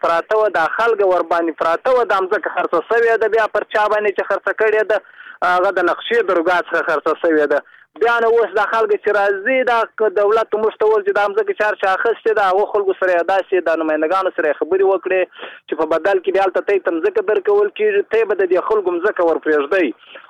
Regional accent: Badghis, Afghanistan; زه خپل د بادغیس ولایت د مقر د ولسوالۍ یم

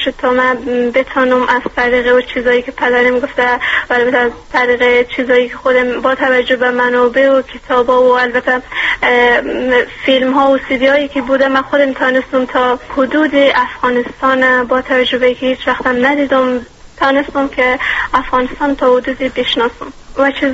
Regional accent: Iran; born there; من خودم تا امیال اصلا ایج افغانستان ندیدم و من خودم در ایران متولد شدم

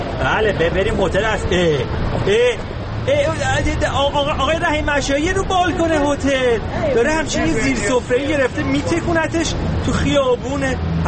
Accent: Iran; من ایرانی هستم.

